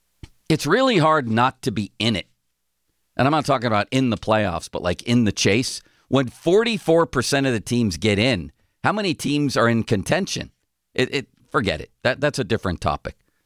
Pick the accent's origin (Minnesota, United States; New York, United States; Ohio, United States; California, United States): New York, United States; Buffalo; And I'm from Buffalo. I don't know if you've heard that. We used to swim naked in the lake in weather like this.